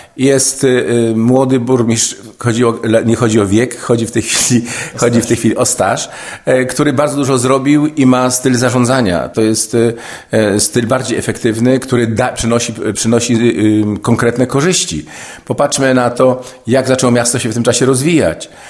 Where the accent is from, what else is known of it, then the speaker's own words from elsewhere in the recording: Hel, Pomeranian Voivodeship, Poland; jestem Kaszubą z krwi kości, również rodowitym helaninem.